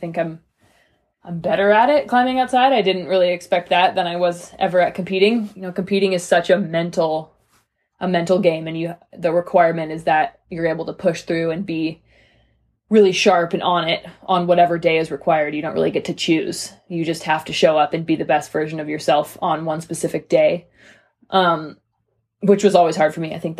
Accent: Canada; now in Salt Lake City, United States; I'm 26 years old. I currently live in Salt Lake City, Utah, but I grew up in Canada

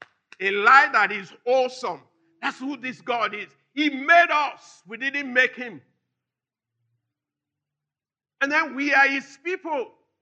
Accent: Nigeria; I am not a Yoruba man. I am a kingdom man. I am not an Hausa man. I am a Nigerian.

